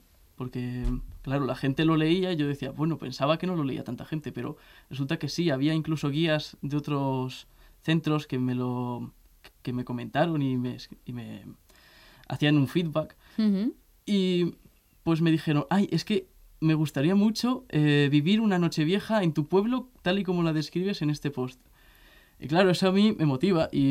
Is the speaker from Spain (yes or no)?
yes; Bujarrabal, Castilla-La Mancha, Spain; En Bujarrabal, mi pueblo, vivimos alrededor de 30 personas todo el año. Y en verano suelen venir gente de Madrid o de otros sitios a veranear. Y somos pedanía de Sigüenza, uh-huh. Que está en Guadalajara.